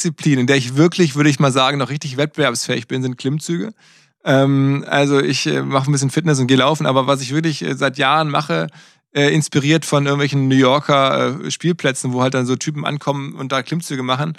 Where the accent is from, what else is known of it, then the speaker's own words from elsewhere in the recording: Essen, North Rhine-Westphalia, Germany; now in Hamburg, Germany; Naja, ich bin ja in Essen groß geworden, im Ruhrgebiet.